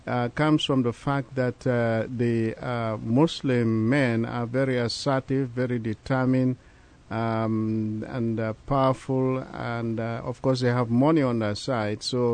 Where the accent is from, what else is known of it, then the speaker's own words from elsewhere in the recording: Gambia; take, for example, my home country, the Gambia, women are expected.